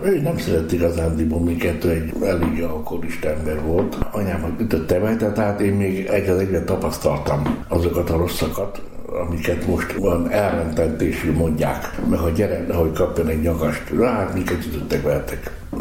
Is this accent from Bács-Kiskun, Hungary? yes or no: yes; Kecskemét, Bács-Kiskun, Hungary; born there; 1947. május 13. és Kecskeméten születtem. Szegényes roma munkás családban születtem.